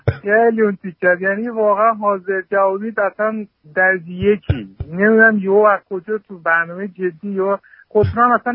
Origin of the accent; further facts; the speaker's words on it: Iran; now in Canada; من 20 ساله از ایران که اومدم دیگه پامام نذاشتم